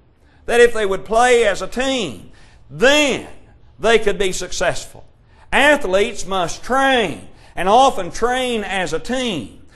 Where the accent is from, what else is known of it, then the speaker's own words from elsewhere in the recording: Kentucky, United States; Of course, growing up in Kentucky, Kentucky and Indiana, our rivals, Kentucky is a big thing for basketball.